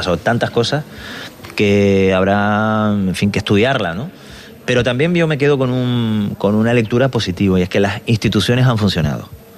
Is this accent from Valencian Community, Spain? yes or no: no; Canary Islands, Spain